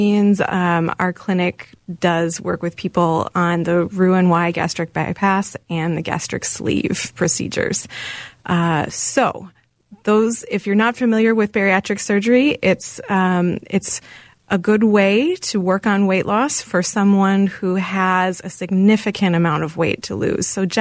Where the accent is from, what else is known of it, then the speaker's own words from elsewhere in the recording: Wisconsin, United States; I am from Wisconsin. I'm a Wisconsin girl, and my grandparents actually owned a dairy bar, so I had a lot of dairy growing up.